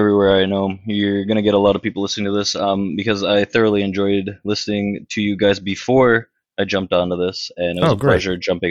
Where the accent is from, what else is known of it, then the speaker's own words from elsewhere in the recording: Bulgaria; Just like George, I'm from Bulgaria, and I'm a big like soccer guy, actually, like super European family.